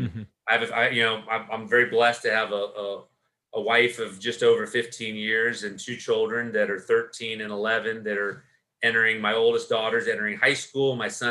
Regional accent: Jackson, United States; But I've always driven my whole life being a golfer and growing up in Jackson, which is such a big city

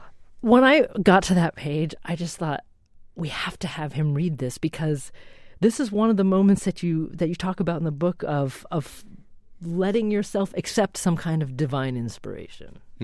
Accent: Oregon, United States; now in Boston, United States; because I grew up in Oregon. I'm a native Northwesterner.

